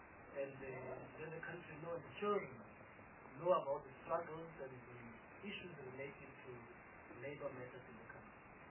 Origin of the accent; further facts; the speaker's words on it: Northern Cape, South Africa; So I come from the Northern Cape